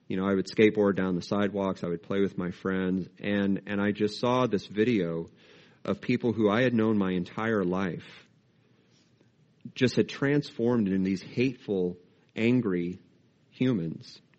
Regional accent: Great Bend, Kansas, United States; moved away; But one day they came to my hometown of Great Bend, Kansas.

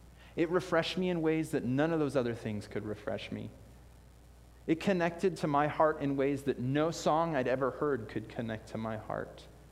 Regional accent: Illinois, United States; which was really interesting because I was from Illinois

